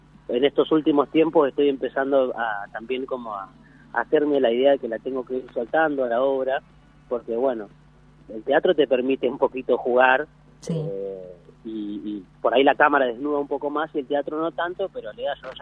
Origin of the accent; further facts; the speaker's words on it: Río Grande, Tierra del Fuego, Argentina; moved away; cuando yo me fui acá de Río Grande no existía esta movida cultural.